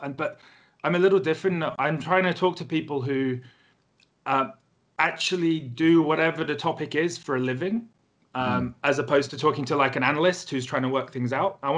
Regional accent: United Kingdom; Sure, no problem. So I'm British.

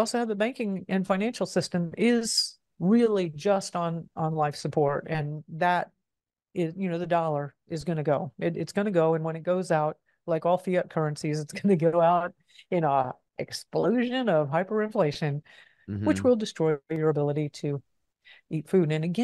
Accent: the South, United States; So I grew up in the South, right?

